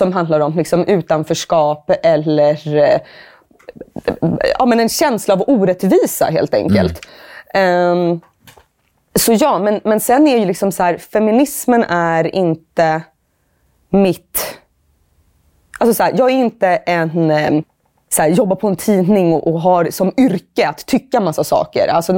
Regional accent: Finland; now in Sweden; Och det tänker jag är ganska spännande som finne att titta på.

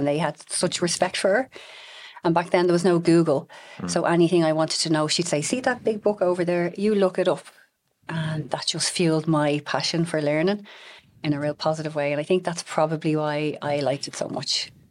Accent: Dublin, Leinster, Ireland; growing up in Northside Dublin, you know, I suppose my family, we show each other we love each other by slagging each other.

